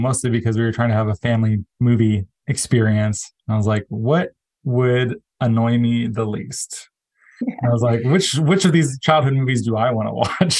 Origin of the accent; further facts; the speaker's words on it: Arizona, United States; I met her once at, because I'm from Arizona